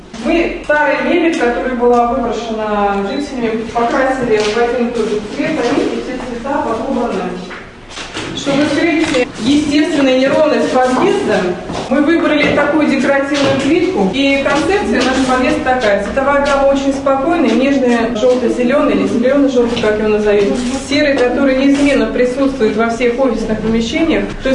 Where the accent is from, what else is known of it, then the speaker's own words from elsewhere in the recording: Ramenskoye, Moscow Oblast, Russia; я здесь родилась, в Раменском прожила всю свою жизнь, а потом уехала в Москву жить, так получилось, и жила 10 лет в Куркино. Такой супер-супер элитный район.